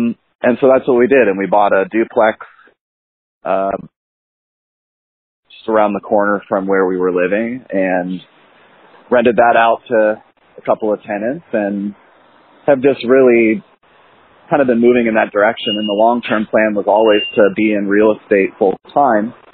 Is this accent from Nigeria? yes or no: no; Wingham, Ontario, Canada; now in Indianapolis, United States; Kind of. I grew up in Canada. My family grew up in a little tiny town called Wingham, Ontario, in Huron County, a little town of about 3,000 people, kind of a rural town.